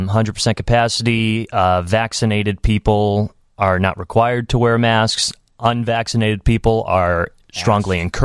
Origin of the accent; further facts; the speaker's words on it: Chicago, Illinois, United States; and to have it be in Chicago, my hometown, is just kind of unbelievable.